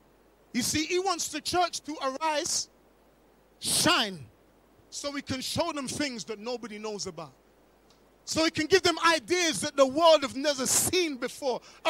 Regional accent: London, United Kingdom; I grew up in South London, so I know a lot about cops and robbers.

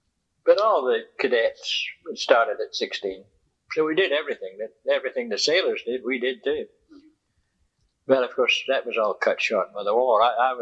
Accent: Edinburgh, Scotland, United Kingdom; now in Houston, United States; I'm from Edinburgh, Scotland, born in Scotland, and emigrated to the States in 49 and moved right on down to Houston

